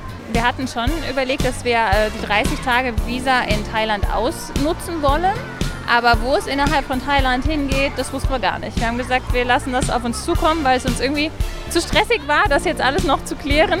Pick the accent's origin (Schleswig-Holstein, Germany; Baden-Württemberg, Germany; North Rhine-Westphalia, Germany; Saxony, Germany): North Rhine-Westphalia, Germany; Aus der Nähe von Köln.